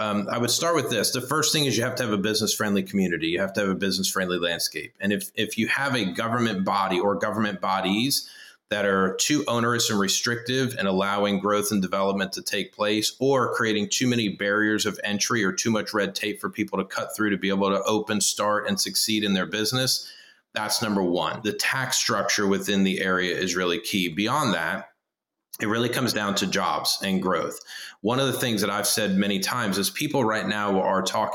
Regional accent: Florida, United States; where I grew up in Central Florida originally was cattle and citrus. And now it's just all residential.

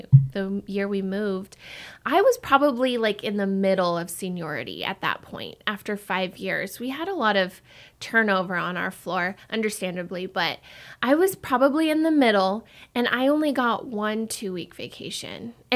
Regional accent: Idaho, United States; I came from Idaho not having a union, and I just felt happier without.

